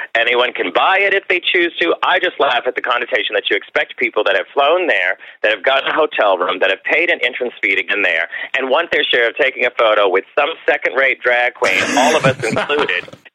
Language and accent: English; Louisiana, United States; Oh, God. Well, I mean, Louisiana, it's a lot of food. But what stands out?